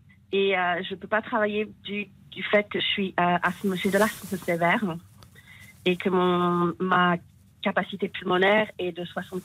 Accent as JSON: {"language": "French", "country": "France", "tie": "born or raised there", "moved": "as an adult", "lives_now": "United Kingdom", "said": "Je suis née en France. J'ai vécu ma scolarité en France. J'ai fait l'université en France. Et dès que j'ai fini l'université, je suis partie en Angleterre."}